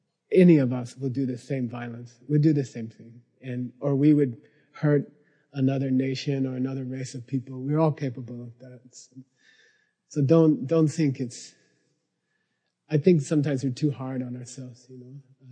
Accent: United States

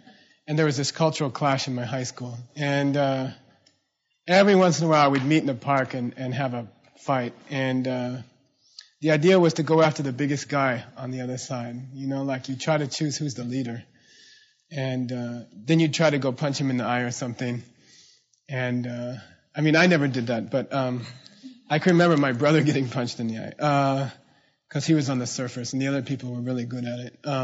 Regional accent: Arizona, United States; And I grew up in Arizona, and there were these guys with cowboy boots and cowboy hats.

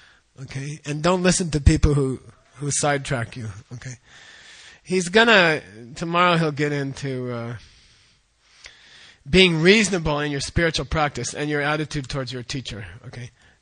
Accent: Arizona, United States; My father taught me. We grew up in Arizona.

